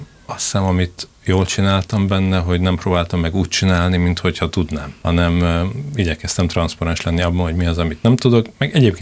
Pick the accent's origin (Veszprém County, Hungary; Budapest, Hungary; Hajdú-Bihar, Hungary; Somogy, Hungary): Budapest, Hungary; Hát én otthon Budapesten vagyok, és ez az érzés az erősen megérkezett hozzám az elmúlt években, hogy micsoda ajándék az, hogyha ott élhetek felnőttként, ahol születtem, és ahol a gyökereim vannak